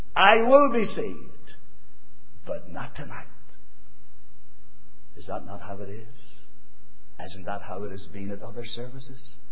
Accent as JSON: {"language": "English", "town": "Dromara", "region": "Northern Ireland", "country": "United Kingdom", "tie": "born or raised there", "said": "I grew up in Drumara, just a little out the way there"}